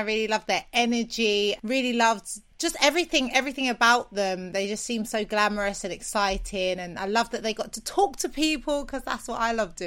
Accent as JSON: {"language": "English", "region": "London", "country": "United Kingdom", "said": "I'm from South London"}